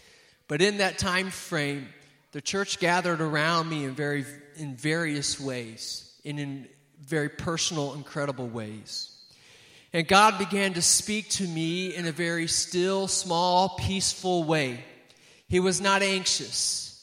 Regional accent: Indiana, United States; moved away as an adult; I'm from Indiana, born and raised mostly in the state of Indiana. I'm a proud Hoosier. I moved out to Kansas City in 2006 to study at Nazarene Theological Seminary

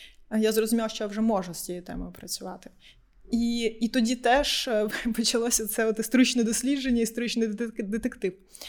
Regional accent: Crimea, Ukraine; оскільки я з Криму, я маю говорити про Крим.

